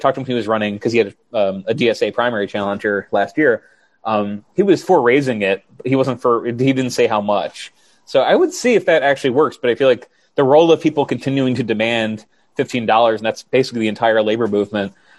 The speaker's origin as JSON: {"language": "English", "region": "Delaware", "country": "United States", "said": "And I'm from Delaware. Like, that's not a state that would be crippled by a $15 minimum wage by any means."}